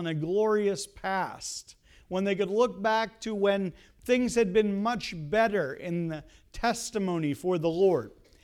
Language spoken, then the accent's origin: English; Pennsylvania, United States; As you've heard, I'm from Pennsylvania. Where I'm actually from in Pennsylvania, most Pennsylvanians haven't heard of, so I won't bother you with that. It's kind of near Reading.